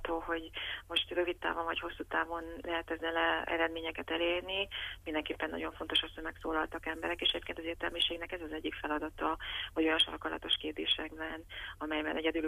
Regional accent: Transylvania, Romania; annak ellenére, hogy székely vagyok

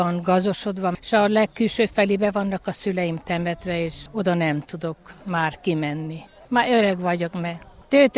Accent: Bezidu Nou, Mureș County, Romania; moved away as an adult; now in Viforoaia, Romania; Havattőről, de Bözödújfaluban születtem.

